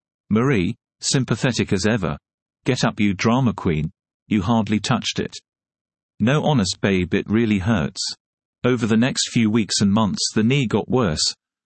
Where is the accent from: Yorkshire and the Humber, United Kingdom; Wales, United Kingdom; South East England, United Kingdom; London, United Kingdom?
Yorkshire and the Humber, United Kingdom; born there; also born or lived in Sheffield; I was born in Mining Village in South Yorkshire early in the 1960s. I moved to Sheffield in the 1980s